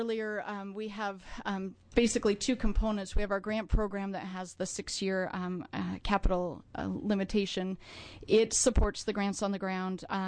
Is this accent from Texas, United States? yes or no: no; Montana, United States; I came from Montana